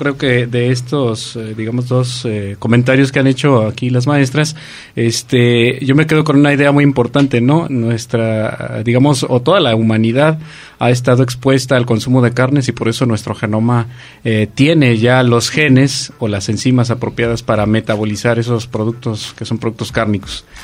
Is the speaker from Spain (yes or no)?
no; Mexico; nosotros como mexicanos